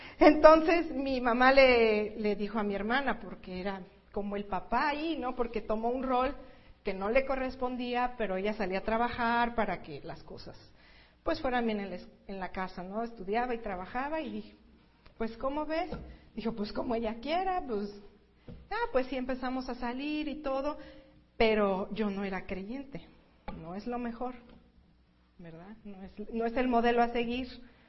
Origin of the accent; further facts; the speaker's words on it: Mexico City, Mexico; born there; Yo nací en México, Distrito Federal. Estuvimos ahí cambiamos al Estado de México por alrededor de 15 años, vivimos ahí.